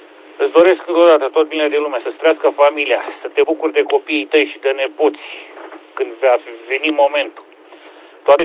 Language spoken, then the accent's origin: Romanian; Câmpulung Moldovenesc, Suceava County, Romania; sunt din Câmpul Lung, Moldovenesc, județul Suceava.